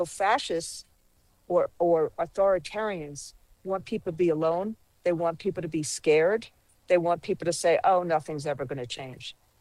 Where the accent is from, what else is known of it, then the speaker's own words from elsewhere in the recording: United States; I wear this American flag every day. Every day. I am an American. I am a proud American.